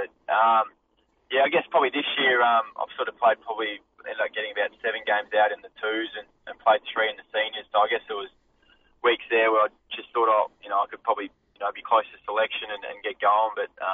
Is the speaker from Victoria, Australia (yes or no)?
yes; Melbourne, Victoria, Australia; Yeah, no, I'm originally from Melbourne, so I've sort of just ducked into mum and dad's back home